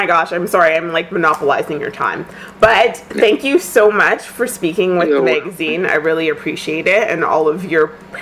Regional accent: Toronto, Ontario, Canada; Because I'm from Toronto. And so when I went away, this came away to school

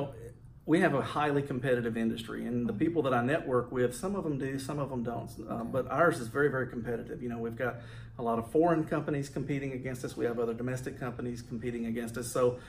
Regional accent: Humble, Texas, United States; I've been in the print imaging industry for about 27 years. I live here locally. I was born and raised in the Humble, Texas area.

